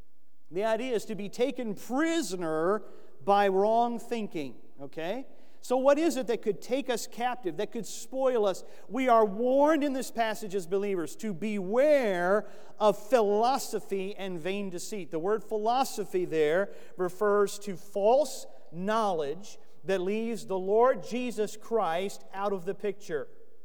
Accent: Florida, United States; Remember when I was a kid growing up in Florida, you know, you'd walk into a room in the middle of the night, turn a light on

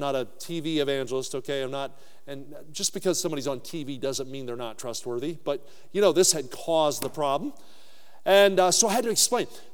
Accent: New Jersey, United States; When I grew up in New Jersey, we were members of a United Methodist Church that had embraced modernism.

